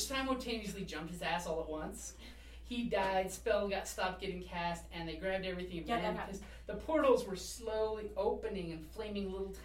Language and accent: English; Arizona, United States; So since we're all from Arizona